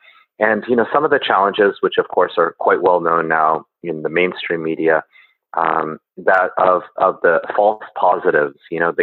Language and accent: English; Silicon Valley, California, United States; And I'm actually from Silicon Valley itself, actually. So a lot of this is also my own story.